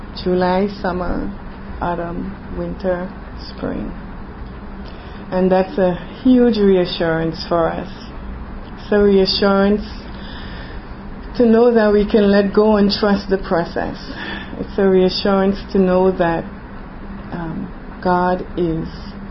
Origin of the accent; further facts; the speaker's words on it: Trinidad & Tobago; I came from Trinidad and Tobago. I have my country's flag under there, red, white, and black.